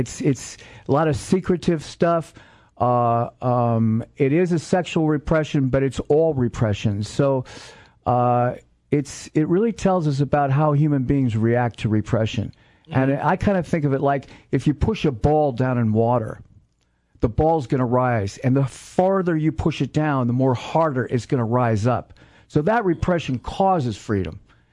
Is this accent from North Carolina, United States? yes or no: no; Los Angeles, California, United States; you know, I come from Los Angeles originally.